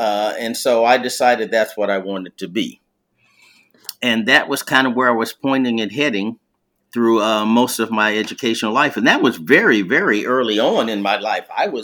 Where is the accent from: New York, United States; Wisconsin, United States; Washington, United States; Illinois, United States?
Illinois, United States; Chicago; now in Indianapolis, United States; I actually family's from Texas originally, but I grew up mostly in Chicago.